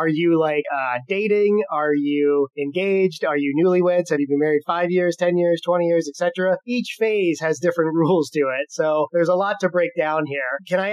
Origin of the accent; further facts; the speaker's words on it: New England, United States; You know, obviously we're from New England.